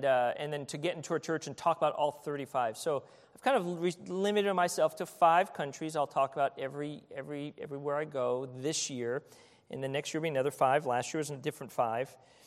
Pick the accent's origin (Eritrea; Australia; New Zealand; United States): United States; New York City, New York; also born or lived in Cleveland, Ohio; I was born in the Bronx, New York City. Country mouse, city mouse. You know, 14 years in New York City, then 14 years in Cleveland, Ohio.